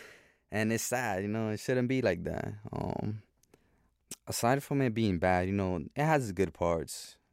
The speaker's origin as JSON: {"language": "English", "town": "Bronx", "region": "New York", "country": "United States", "tie": "born or raised there", "said": "Growing up in the Bronx is not easy, man"}